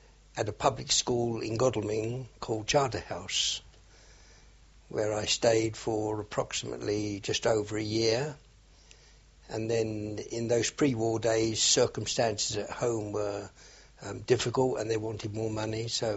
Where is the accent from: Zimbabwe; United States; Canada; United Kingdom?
Canada; Halifax, Nova Scotia; born there; I was born in Halifax, Nova Scotia, Canada, on the 7th of November, 1919.